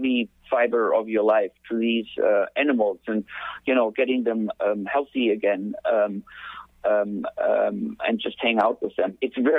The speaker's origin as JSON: {"language": "English", "country": "Germany", "moved": "yes", "said": "And I'm originally from Germany and been sort of, been all over the world."}